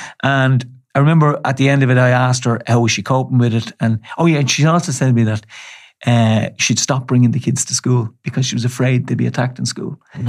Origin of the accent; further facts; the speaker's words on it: Dublin, Leinster, Ireland; I grew up in the Liberties. In James Street.